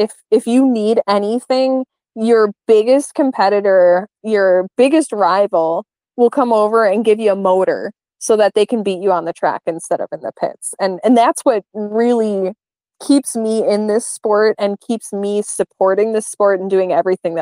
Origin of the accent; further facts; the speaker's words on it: Chicago, Illinois, United States; I came from Chicago area and I grew up more with like muscle cars.